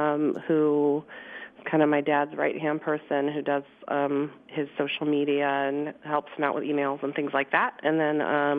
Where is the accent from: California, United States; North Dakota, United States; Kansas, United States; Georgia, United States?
Kansas, United States; Wichita; also born or lived in Florida; So I was born in Florida. My dad and mom moved us to Wichita, Kansas in 1977. I'm showing how old I am.